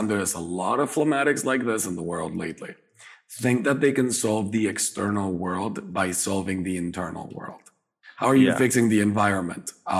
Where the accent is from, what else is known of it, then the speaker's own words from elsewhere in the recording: Mexico; Well, I've experienced this with like phlegmatic friends all of my life growing up in Mexico.